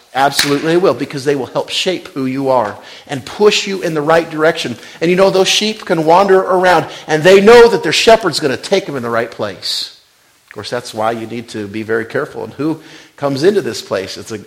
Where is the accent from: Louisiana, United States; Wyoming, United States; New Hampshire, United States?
Wyoming, United States; Rock Springs; born there; I was born in Rock Springs, Wyoming in 1976, and I was the first baby born to Grace, in Grace Baptist Church of Rock Springs, Wyoming.